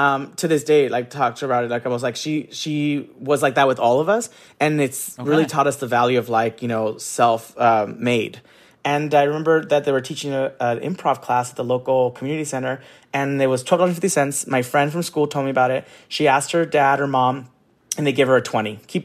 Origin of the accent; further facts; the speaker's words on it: San Gabriel, California, United States; also born or lived in Orange County; because I grew up in Orange County and then in San Gabriel